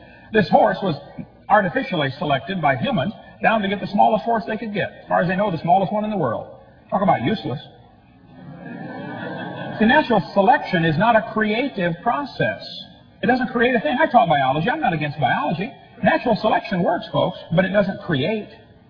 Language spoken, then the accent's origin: English; Illinois, United States; I only got a few minutes left here, but I grew up in Illinois, corn country.